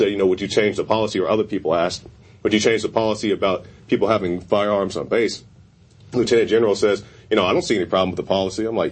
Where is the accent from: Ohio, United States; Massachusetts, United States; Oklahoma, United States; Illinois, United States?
Oklahoma, United States; In my home state of Oklahoma, you can open carry a gun.